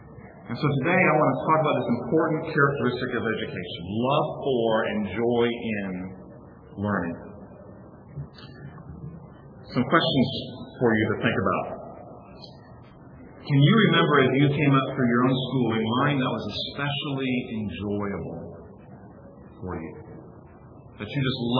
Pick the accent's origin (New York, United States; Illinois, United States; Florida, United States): Florida, United States; Fort Walton Beach; I grew up in Fort Walton Beach, Florida. If you've ever been there, you go down Highway 98 east, and you come to Destin.